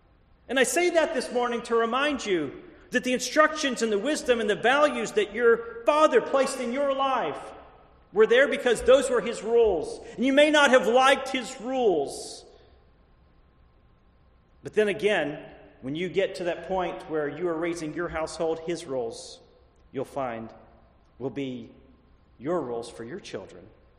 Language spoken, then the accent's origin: English; Texas, United States; Growing up in East Texas, whenever I was getting into junior high, we would ride our bicycles all over.